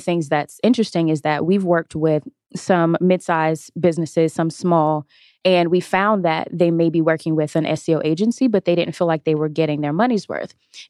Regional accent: North Carolina, United States; But I'm from North Carolina and I founded Content Park back in 2014 in Charlotte, North Carolina

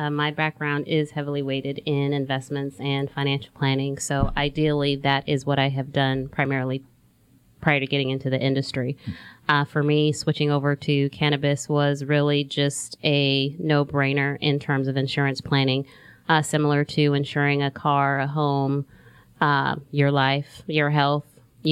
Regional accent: California, United States; now in Georgia, United States; I'm originally from California.

